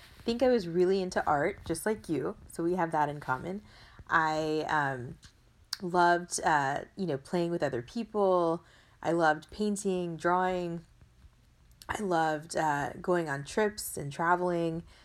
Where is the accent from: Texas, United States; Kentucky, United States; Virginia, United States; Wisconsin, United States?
Texas, United States; I grew up in Texas, and my parents came from India, so I always felt a little bit different because most of my friends were all, they were not from other countries originally.